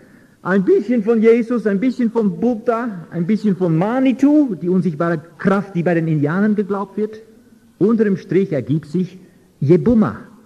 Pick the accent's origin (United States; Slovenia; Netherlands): Netherlands; German is a second language; ich bin nicht aus Deutschland, ich habe einen anderen Akzent, ich komme aus Holland. Ich habe keine christliche Erziehung gehabt